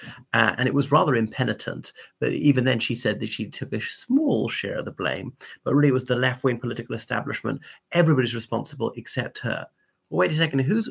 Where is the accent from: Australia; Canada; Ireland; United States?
Ireland; from Ireland, welcome back to the channel.